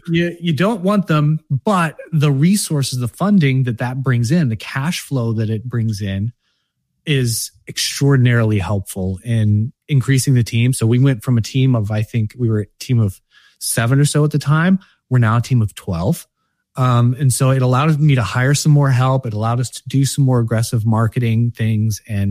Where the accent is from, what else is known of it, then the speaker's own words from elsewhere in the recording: Pennsylvania, United States; I was visiting my hometown in Pennsylvania when I get the email